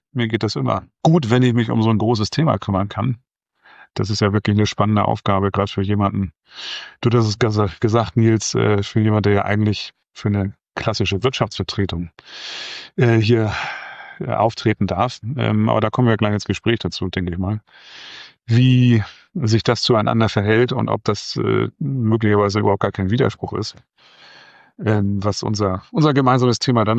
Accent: Hamburg, Germany; Ich bin im Westen Hamburgs aufgewachsen

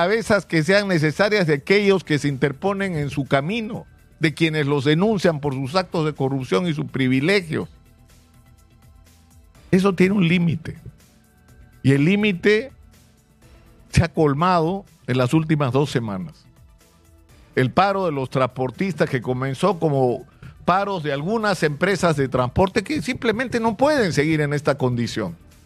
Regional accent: Peru; lo que ha demostrado el partido con Uruguay es lo que somos los peruanos

